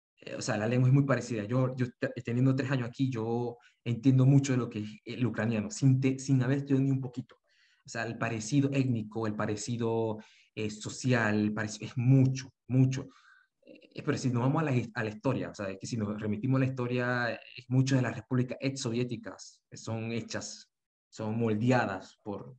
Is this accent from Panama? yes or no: yes; Panama; now in Ukraine; No, o sea, yo soy el único panameño aquí.